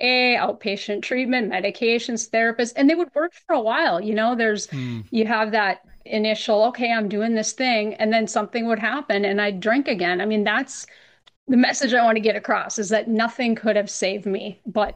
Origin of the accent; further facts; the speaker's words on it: Duluth, Minnesota, United States; So I became a news reporter, David, in the city of Duluth, Minnesota, my hometown.